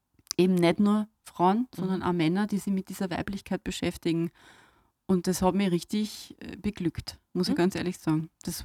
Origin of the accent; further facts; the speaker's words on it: Lower Austria, Austria; Ich bin im Waldviertel aufgewachsen, ich habe keine Ahnung, wie sich das aufhört